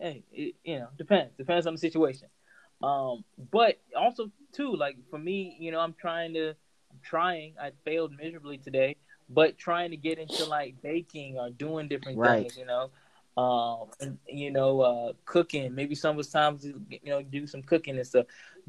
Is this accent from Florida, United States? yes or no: yes; Florida, United States; now in Texas, United States; People, when I tell people I'm from Florida or, you know, grew up in Florida, they're like, oh, you from Florida.